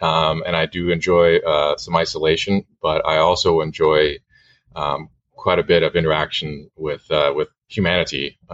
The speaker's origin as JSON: {"language": "English", "town": "Santa Barbara", "region": "California", "country": "United States", "tie": "born or raised there", "said": "I was born and raised in Santa Barbara, which is a pretty unique place that I've come to really appreciate as I've gotten older. So I grew up most of my time there."}